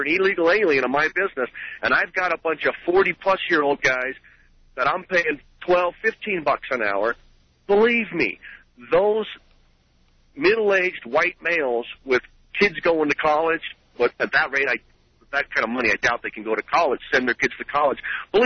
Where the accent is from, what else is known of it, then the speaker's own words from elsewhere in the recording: California, United States; now in Colorado, United States; I was raised in Orange County, and I built a business there, and I moved out to, sold that business and moved out to Colorado